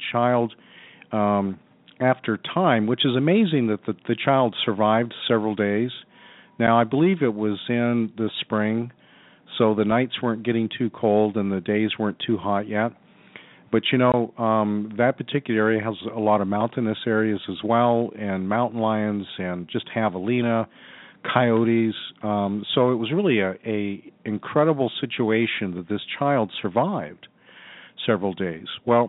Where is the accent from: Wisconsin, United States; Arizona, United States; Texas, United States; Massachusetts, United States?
Arizona, United States; I was raised in Arizona. I spent 47 years there